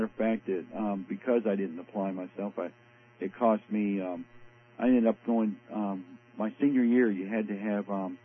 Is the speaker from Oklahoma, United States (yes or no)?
no; Indianapolis, Indiana, United States; also born or lived in Florida; I was born in Hamilton County, I guess is the best way to put it.